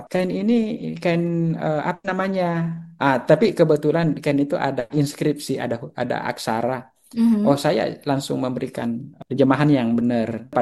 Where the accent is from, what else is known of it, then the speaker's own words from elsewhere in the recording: Makassar, South Sulawesi, Indonesia; Saya secara pribadi sebagai orang Makassar datang ke sana